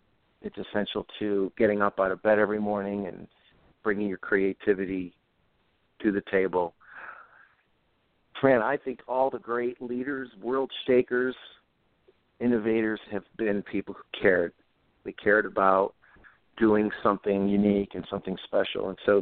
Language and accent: English; Rochester, New York, United States; I think of one from my hometown of Rochester, New York, Wegmans.